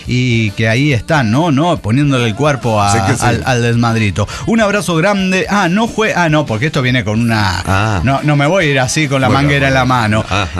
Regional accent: Ravenna, Emilia-Romagna, Italy; Estuve 4 días en mi ciudad natal Ravenna porque luego tenía que irme a Barcelona.

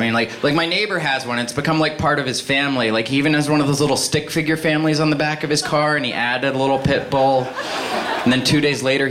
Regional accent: East Coast, United States; now in Los Angeles, United States; I'm from the East Coast originally. I live in Los Angeles now.

